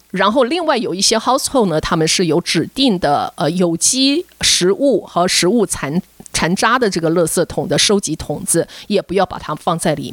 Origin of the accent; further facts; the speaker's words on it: Taiwan; now in California, United States; 我是来自台湾，所以莲雾呢是一个非常好吃的，也是非常想念，可是呢在加州本身呢是比较不容易看到的一种热带水果。